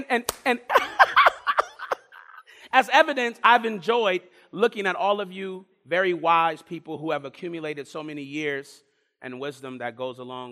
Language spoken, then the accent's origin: English; Los Angeles, California, United States; I grew up in Los Angeles, California.